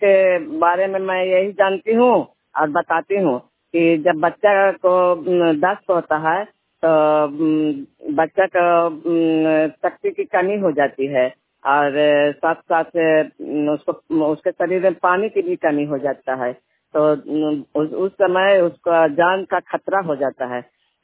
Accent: Kalyan Bigha, Bihar, India; मैं कल्याण बीघा गाँव की रहने वाली हूँ और हनौत प्रखंड नालंदा जिला

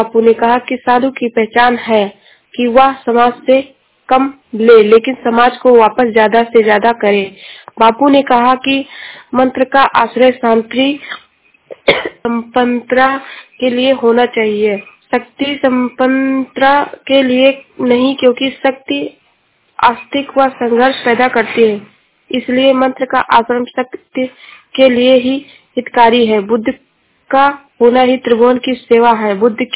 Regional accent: Uttar Pradesh, India; मैं जिला श्रावस्ती से हूँ।

